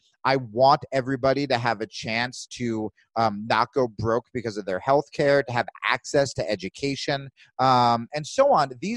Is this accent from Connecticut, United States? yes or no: no; New Jersey, United States; So I grew up in New Jersey.